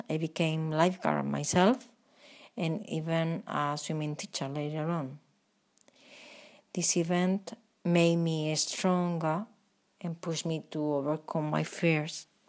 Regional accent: Spain; I'm from Spain, and I want to tell you my anecdote even when it's not as good as yours.

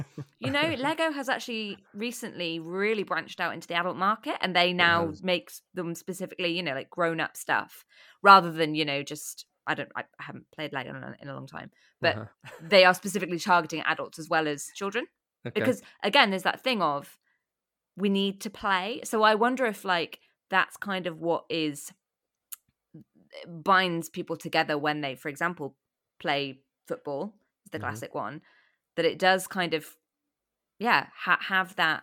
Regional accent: Wales, United Kingdom; I'm from Wales and we take rugby seriously in Wales.

